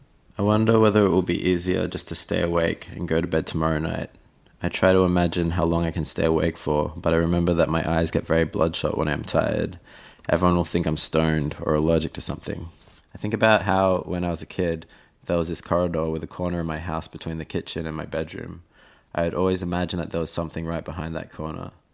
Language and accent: English; Brisbane, Queensland, Australia; I'm a writer from Brisbane.